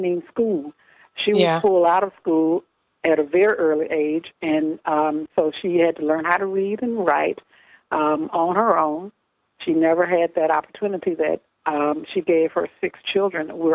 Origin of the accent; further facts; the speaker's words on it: Indianola, Mississippi, United States; I was born in Mississippi, as I said, And I was raised in a town called Indianola